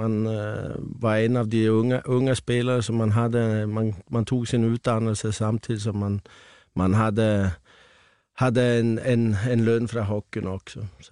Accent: Sweden; Danish is a second language; moved away as an adult; now in Denmark; jeg er en svensker, som kom i 1996 til Danmark for at spille ishockey som professionel.

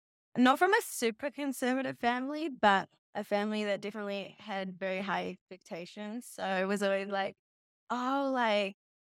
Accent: Australia; moved away as an adult; also born or lived in New Zealand; now in United States; Okay. So I came over from Australia to America 6 months ago.

